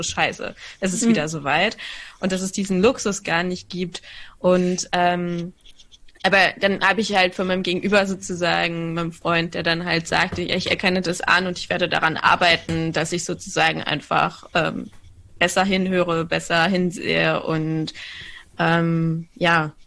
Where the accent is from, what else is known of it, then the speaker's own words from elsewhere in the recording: Cologne, North Rhine-Westphalia, Germany; ich bin ja in Köln aufgewachsen, also ich bin mit Karneval auf die Welt gekommen gefühlt.